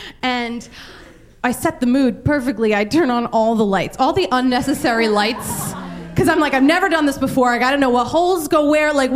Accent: Philadelphia, Pennsylvania, United States; I was from Philadelphia. And that was like our one thing we had in common, right? We were like, this is perfect. We're both from the East Coast of the United States.

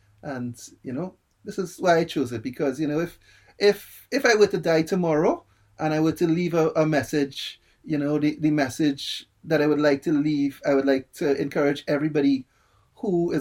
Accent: Trinidad & Tobago; now in United Kingdom; As you know by now, I'm from Trinidad and the Caribbean and a music producer, basically.

